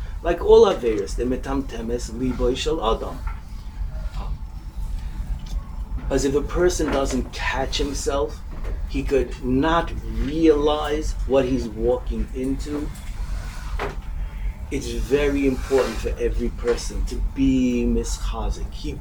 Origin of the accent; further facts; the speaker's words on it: United States; When we were younger, growing up in America, we were told chilul Hashem is when you deal with the goyim outside, be nice to them.